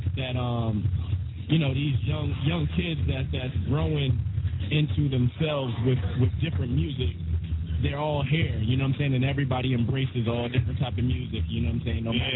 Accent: Boston, Massachusetts, United States; Man, I'm from Roxbury, Massachusetts, in the city of Boston.

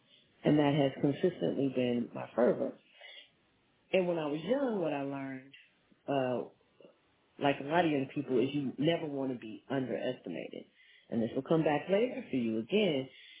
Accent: Missouri, United States; So I'm a Midwest girl. I grew up in the Show Me State.

